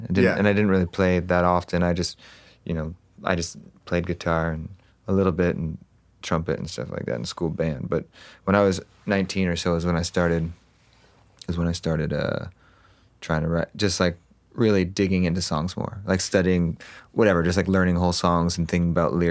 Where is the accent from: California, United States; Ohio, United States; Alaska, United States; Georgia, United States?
California, United States; Huntington Beach; Well, I mean, I grew up in Orange County, so Huntington Beach and mm-hmm. in that area.